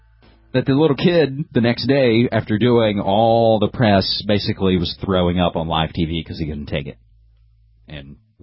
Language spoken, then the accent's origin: English; West Virginia, United States; and I do have to worry sometimes about my home state of West Virginia.